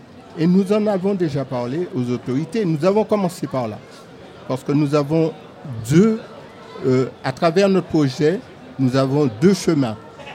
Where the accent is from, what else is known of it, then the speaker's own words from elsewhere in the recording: Martinique; now in Montpellier, France; moi, je suis Martiniquais, pas seulement en tant que Martiniquais, mais je suis avant tout ultramarin. Je suis ultramarin, mais je suis également français.